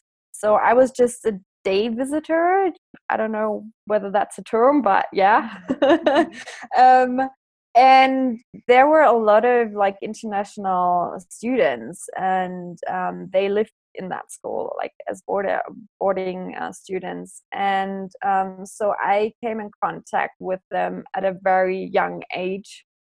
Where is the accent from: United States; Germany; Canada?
Germany; Baden-Württemberg; English is a second language; Okay, so yeah, I'm originally from Germany, so I'm German. I'm 28 years old, and I pretty much grew up as a country girl. I'm from the Black Forest Highlands, that's in the very south of Germany, near the border to Switzerland and France.